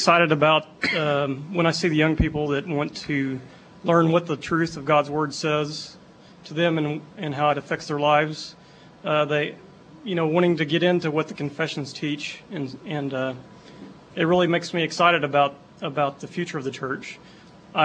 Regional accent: Charleston, Missouri, United States; Yeah, I'm from Charleston, Missouri. I go to church in Sykeston, Missouri. I farm, and I enjoy listening to KFUO

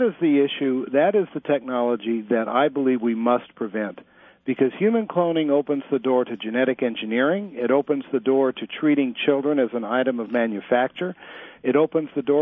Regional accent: California, United States; it will cost us, I'm from California, it'll cost us $6 billion when you include interest.

